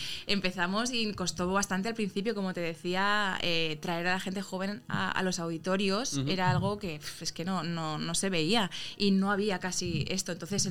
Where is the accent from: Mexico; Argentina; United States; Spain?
Spain; Valencian Community; Pues somos valencianos